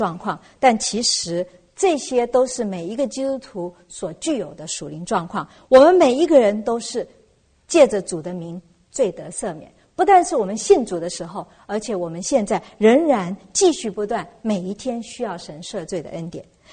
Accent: China

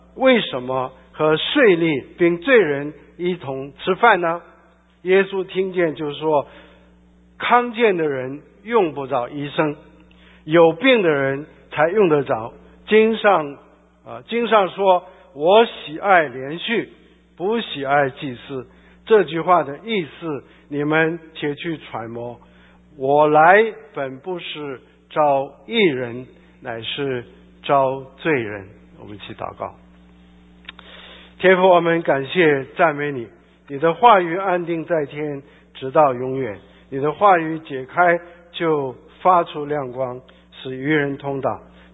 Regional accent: China; 那我们中国人说，民以食为天啊

